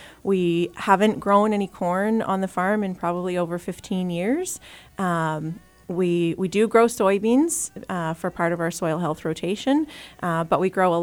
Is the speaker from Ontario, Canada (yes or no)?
yes; Ontario, Canada; So I grew up in the Ottawa Valley, but not on a farm.